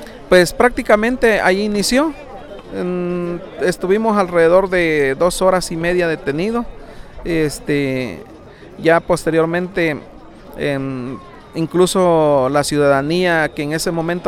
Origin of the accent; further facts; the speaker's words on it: Mexico; como mexicanos podemos pararnos incluso en los últimos centímetros que nos corresponde como nuestra patria.